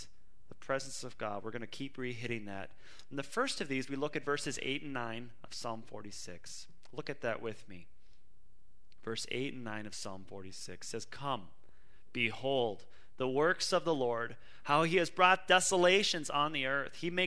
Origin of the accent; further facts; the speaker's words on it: United States; I'm an American. I like American history.